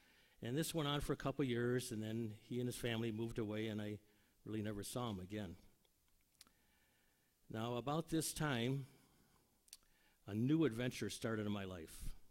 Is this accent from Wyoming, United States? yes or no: no; Waukegan, Illinois, United States; born there; I was born right here in Waukegan, near what is called the downtown area, or used to be called the business district.